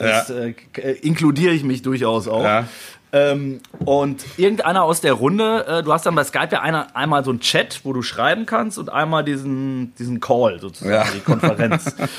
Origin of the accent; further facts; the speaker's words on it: North Rhine-Westphalia, Germany; Der kommt aus meiner Heimat.